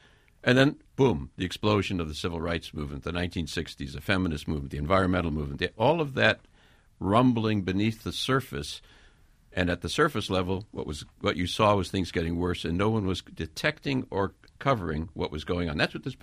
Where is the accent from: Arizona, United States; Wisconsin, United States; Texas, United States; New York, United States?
Wisconsin, United States; I'm from Wisconsin. I was in Wisconsin during the Joe McCarthy era.